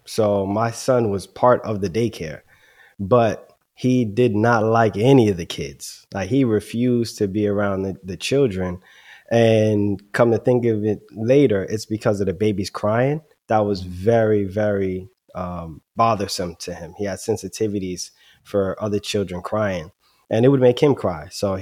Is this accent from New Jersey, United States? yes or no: yes; Bergenfield, New Jersey, United States; So I have him in a school system that I grew up in Bergenfield, New Jersey, which is a phenomenal school system.